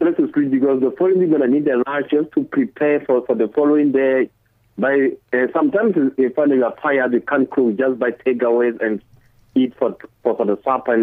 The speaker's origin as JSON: {"language": "English", "region": "Limpopo", "country": "South Africa", "said": "I'm originally from Limpopo."}